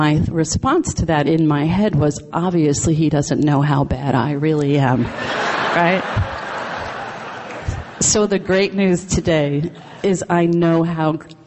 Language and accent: English; New York City, New York, United States; I'm a New Yorker, Queens girl, born and raised.